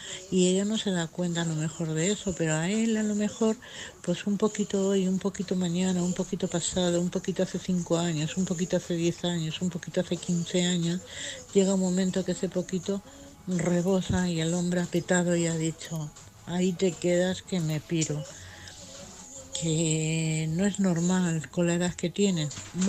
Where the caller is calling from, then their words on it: Madrid, Community of Madrid, Spain; de Madrid.